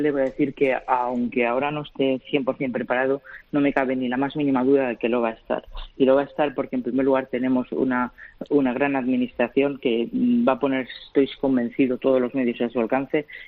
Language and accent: Spanish; Laguna de Duero, Castile and León, Spain; born there; now in Valencia, Spain; yo estoy en Valencia, pero yo nací en Laguna de Duero, en Valladolid, y él se ha quedado en Laguna de Duero, y yo me he venido aquí a Valencia con mi madre al principio y ahora ya con mis padres